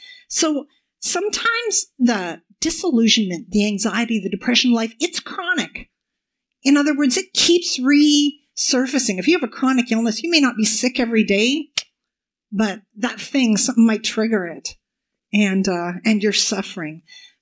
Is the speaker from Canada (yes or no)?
yes; Canada; My ancestors made a choice in the 1800s to settle in this new land called Canada. And some of being Canadian makes me who I am today.